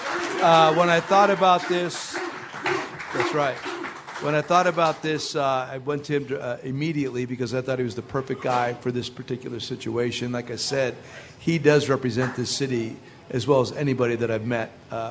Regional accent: East Coast, United States; I grew up on the East Coast, so would watch Kiner's Corner after a Mets game

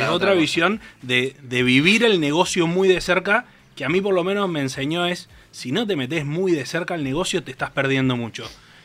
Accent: Mendoza, Argentina; moved away as an adult; now in Buenos Aires, Argentina; Estudié en Universidad Nacional de Cuyo, así es. Me vine a vivir a Buenos Aires en el 2013 para hacer un máster en finanzas y para empezar mi vida laboral formal. Uh-huh. Hoy tengo 35 años, estoy casado, tengo dos hijas.

